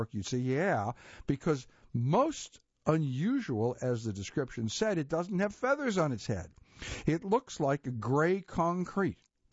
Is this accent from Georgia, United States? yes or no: yes; Thomasville, Georgia, United States; I grew up listening to stories of the glory days of quail hunting, when my hometown of Thomasville was considered a mecca for visiting hunters.